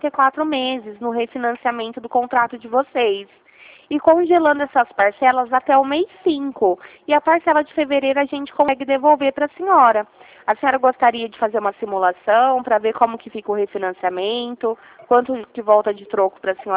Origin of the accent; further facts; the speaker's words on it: Ribeirão Preto, São Paulo, Brazil; O DDD meu é 16, por conta que eu sou daqui de Ribeirão Preto, tá?